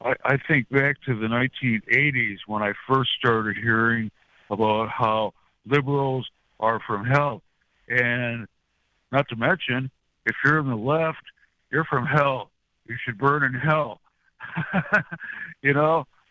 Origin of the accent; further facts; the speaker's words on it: Wisconsin, United States; I come from Wisconsin, U.S. citizen.